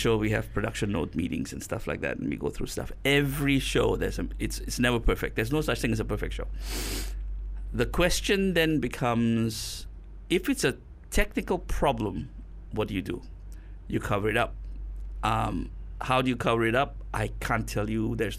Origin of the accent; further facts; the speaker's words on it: India; that's even worse because I'm Indian and I'm speaking Chinese and that doesn't make sense either.